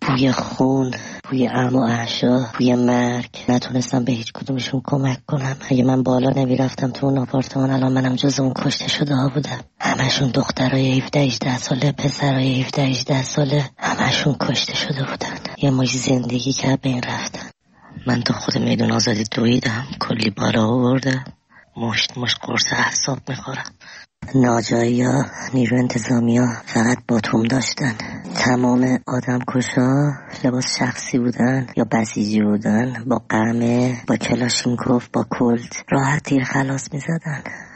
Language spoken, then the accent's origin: Persian; Tehran, Tehran Province, Iran; من از تهرانم